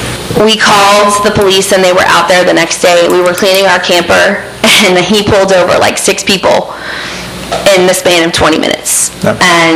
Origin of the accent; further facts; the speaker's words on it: Mandeville, Louisiana, United States; I'm from Mandeville, so we have the Tammany Trace